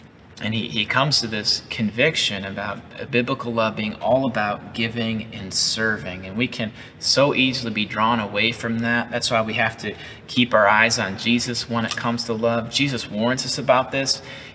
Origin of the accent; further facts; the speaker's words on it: Buffalo, New York, United States; Now, I'm from Buffalo, New York. I know what it's like to go outside in the winter with a heavy coat on and still feel that cold just cut right through, right down to the bone